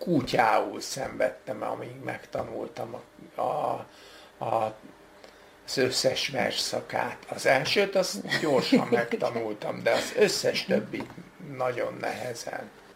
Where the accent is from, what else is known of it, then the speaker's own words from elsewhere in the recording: Northern Hungary, Hungary; És mire kiderült, hogy én valójában palóc vagyok, addigra már késő volt.